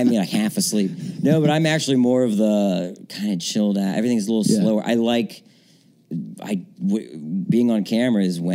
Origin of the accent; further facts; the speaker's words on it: Maryland, United States; I'm from Maryland, but yeah.